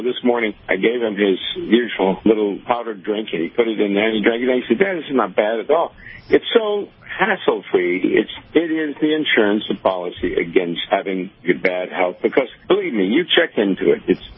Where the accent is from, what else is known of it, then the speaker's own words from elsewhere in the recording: Florida, United States; And so I'm back down there quite a lot, and I'm from Florida, and I'm resident.